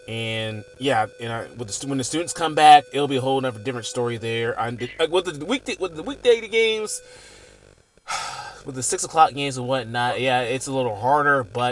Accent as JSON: {"language": "English", "region": "Georgia", "country": "United States", "also_born_or_lived": "Florida", "said": "Well, I'm originally from Georgia, but I lived in Florida most of my life."}